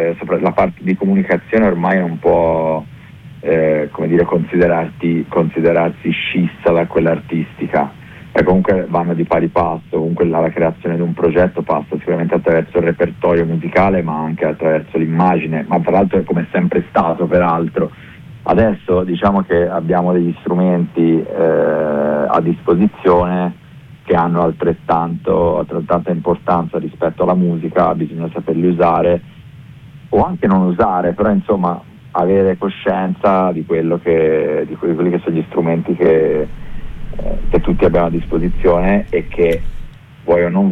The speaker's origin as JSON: {"language": "Italian", "region": "Tuscany", "country": "Italy", "lives_now": "Milan, Italy", "said": "Io da toscano ho partecipato molto volentieri"}